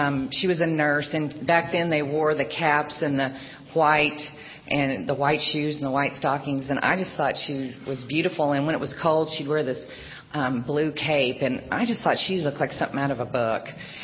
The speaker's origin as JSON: {"language": "English", "region": "Oklahoma", "country": "United States", "tie": "born there", "said": "I was born in Oklahoma to two normal alcoholic parents."}